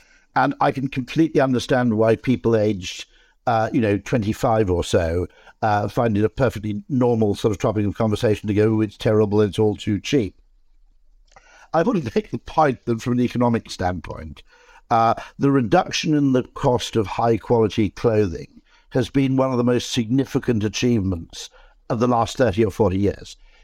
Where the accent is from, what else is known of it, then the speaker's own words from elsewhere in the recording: Wales, United Kingdom; I grew up in South Wales, not in a particularly impoverished part of it